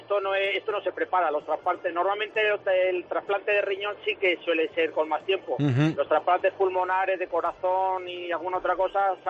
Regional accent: Zaragoza, Aragon, Spain; nosotros somos de Zaragoza

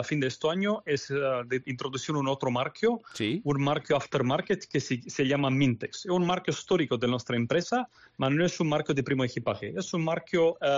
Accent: Romania; en este momento estoy en Bucarest y soy rumano, claramente.

